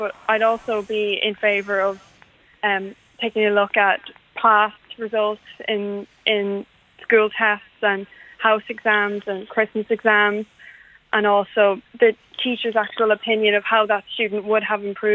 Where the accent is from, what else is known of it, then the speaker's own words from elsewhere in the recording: Leinster, Ireland; I'm from Meath, but I attend a school in Drogheda.